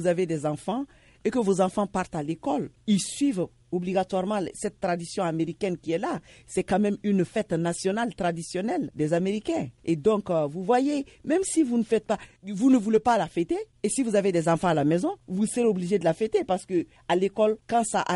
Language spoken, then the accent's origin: French; Mali; chez nous, en Afrique de l'Ouest